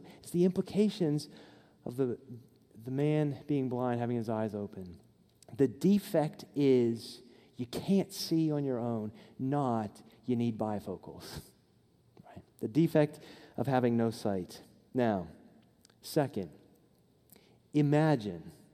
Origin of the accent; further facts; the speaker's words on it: United States; Growing up in Fulton County, I thought, this is a little bit like Fulton County.